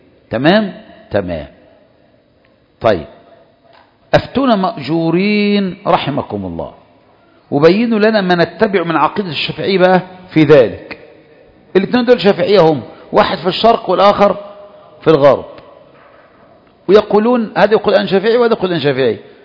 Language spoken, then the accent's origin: Arabic; Egypt; ما انا عارف ان انا هجيب، ما احنا مصريين زي بعض